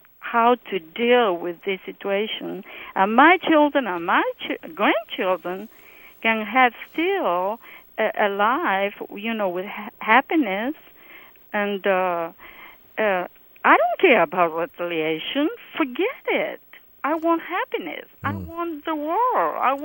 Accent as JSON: {"language": "English", "country": "United States", "second_language": "English", "said": "I am American, I have an accent, but I am American."}